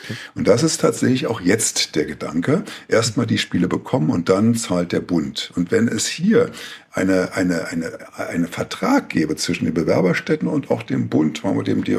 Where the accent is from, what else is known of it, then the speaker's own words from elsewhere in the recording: Berlin, Germany; Insbesondere in meiner Heimatstadt Berlin